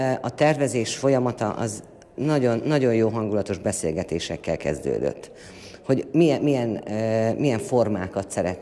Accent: Kisújszállás, Jász-Nagykun-Szolnok, Hungary; Hát a fazekas motívumkincs az teljes egészében a Közép-Tisza vidék. Onnan jövünk, Kisújszállásról jövünk, ott élünk mind a ketten.

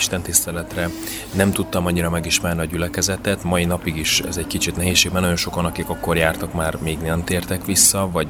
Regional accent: Zakarpattia Oblast, Ukraine; mert én egy kápátai kicsi faluból származom, ahol a reformátusság egy nemzetmegtartó erő is volt, és most is az

